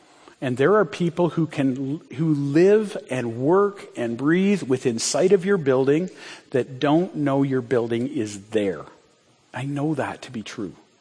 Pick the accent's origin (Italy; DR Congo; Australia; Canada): Canada; Brantford, Ontario; We grew up in Brantford